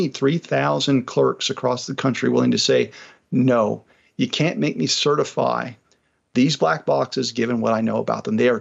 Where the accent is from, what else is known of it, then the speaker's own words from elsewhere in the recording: New Mexico, United States; And even in my home state, Otero County, we secured a vote to get rid of Dominion drop boxes.